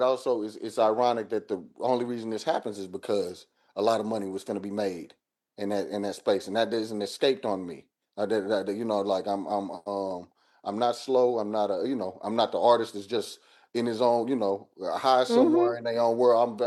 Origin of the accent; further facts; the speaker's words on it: East St. Louis, Illinois, United States; like I grew up in East St. Louis, and I had a father that was pretty, you know, pretty militant from top to bottom.